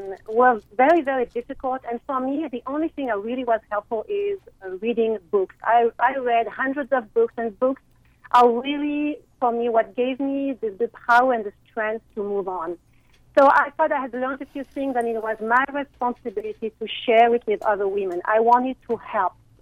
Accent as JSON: {"language": "English", "country": "France", "second_language": "English", "moved": "yes", "lives_now": "United States", "said": "as you can hear in my voice, I am not from here. I am originally from France, and I have been now living in the United States for about 15 years"}